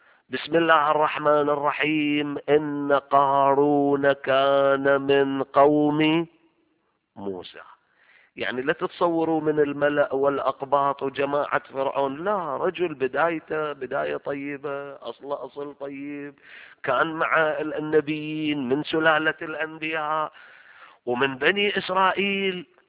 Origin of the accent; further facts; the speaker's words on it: Iraq; إحنا هناك بالفرات عندنا بكربلاء والنجف نسمع المثل شكل ثاني